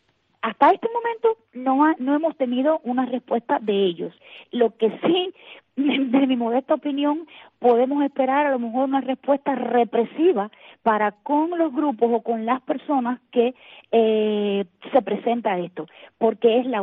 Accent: Cuba; todo lo que está en los marcos de la ley que a nosotros como ciudadanos cubanos nos corresponda hacer, nosotros lo vamos a hacer.

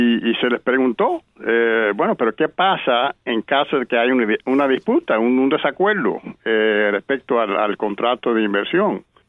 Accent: Cuba; born there; Sí, yo nací en Cuba. Mi mamá es cubana y mi papá americano, pero también nacido en Cuba. Así que yo era tercera generación.

